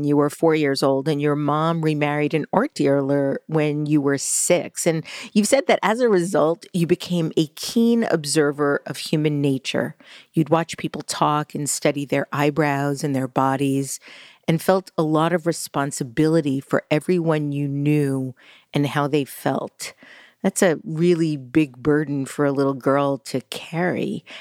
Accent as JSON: {"language": "English", "town": "New York City", "region": "New York", "country": "United States", "tie": "born or raised there", "said": "Kira, you were born and raised in New York City, as was I."}